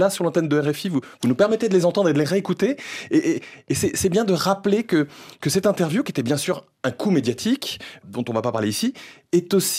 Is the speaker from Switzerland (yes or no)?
no; France; je reste malgré tout un citoyen français.